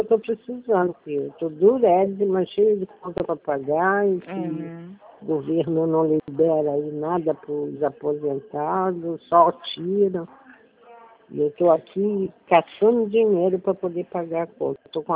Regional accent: Campo Grande, Rio de Janeiro, Brazil; Eu sou de Campo

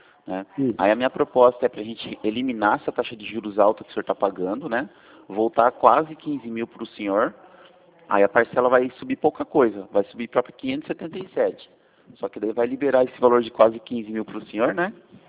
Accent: Itu, São Paulo, Brazil; Não, eu sou daqui de Itu, interior de São Paulo.

